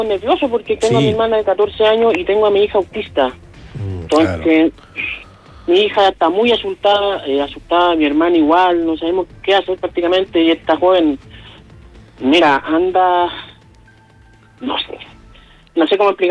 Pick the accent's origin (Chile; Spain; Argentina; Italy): Chile; San Bernardo, Santiago Metropolitan; Si nosotros somos de San Bernardo.